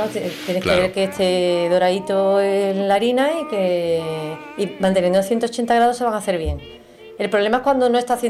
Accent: Cádiz, Andalusia, Spain; Sí, yo soy muy gaditana.

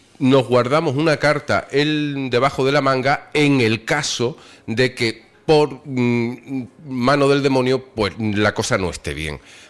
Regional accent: Andalusia, Spain; Somos gaditanos también.

